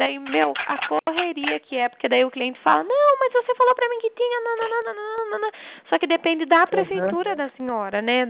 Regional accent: Itapetininga, São Paulo, Brazil; Então, eu sou de São Paulo, Itapetininga.

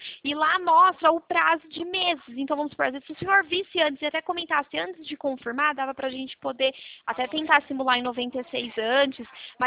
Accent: Araras, São Paulo, Brazil; a gente é de Araras

